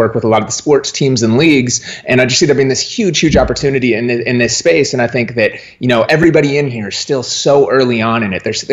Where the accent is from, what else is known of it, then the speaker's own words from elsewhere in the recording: Minneapolis, Minnesota, United States; Man, I started DJing. I grew up in Minneapolis.